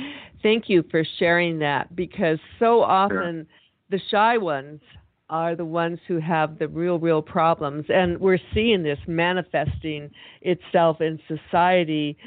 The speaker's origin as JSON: {"language": "English", "region": "Michigan", "country": "United States", "tie": "born or raised there", "said": "That we did in the Midwest. I was raised in Michigan, and I don't know if they did it in the rest of the country"}